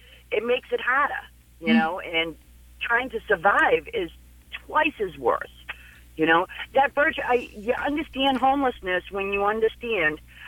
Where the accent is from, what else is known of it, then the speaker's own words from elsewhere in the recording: Boston, Massachusetts, United States; now in Portland, United States; I'm from Boston, Massachusetts.